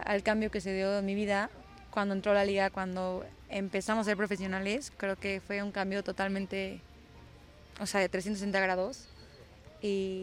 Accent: Cancún, Quintana Roo, Mexico; soy de Cancún, en Cancún menos había equipos de niñas y así

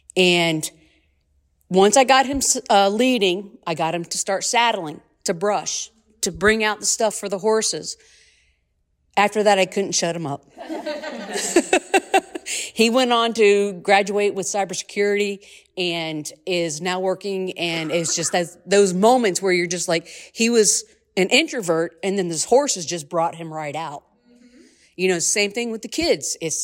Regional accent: Fort Lauderdale, Florida, United States; I'm from Fort Lauderdale, Florida.

